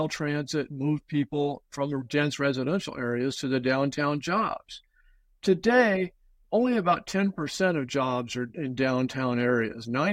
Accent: United States; I'm from the United States, and so I just talked about dollars per mile.

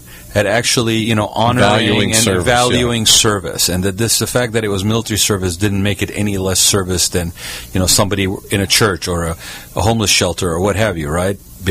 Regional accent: Kuwait; also born or lived in Baghdad, Iraq; I grew up in Kuwait.

